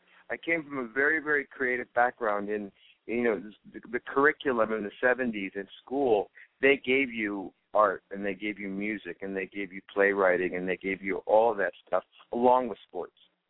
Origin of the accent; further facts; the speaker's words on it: Hollywood, California, United States; But I grew up in Hollywood